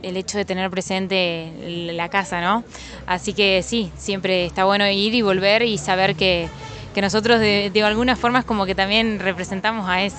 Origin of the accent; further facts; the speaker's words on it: Winifreda, La Pampa, Argentina; now in Villa Mercedes, Argentina; Bien, sí, yo soy de La Pampa, de Winifreda